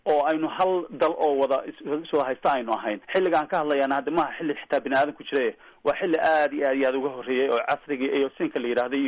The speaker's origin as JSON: {"language": "Somali", "town": "Galkayo", "region": "Mudug", "country": "Somalia", "tie": "born there"}